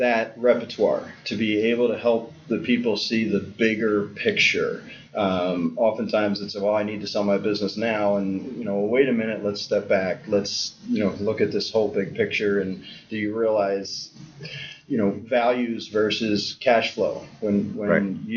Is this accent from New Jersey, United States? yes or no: yes; New Jersey, United States; Sure. I grew up in New Jersey, family of 10.